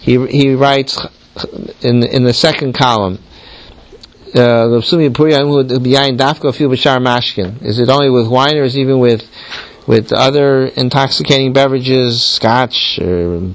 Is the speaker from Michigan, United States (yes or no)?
no; Forest Hills, New York, United States; when I grew up in the Young Yisrael Forest Hills, they used to do those things.